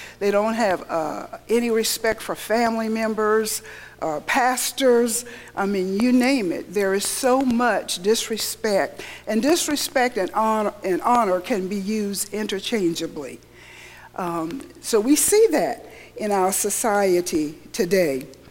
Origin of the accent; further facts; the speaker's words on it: South Carolina, United States; I grew up in the South. South Carolina is where I was actually born and raised.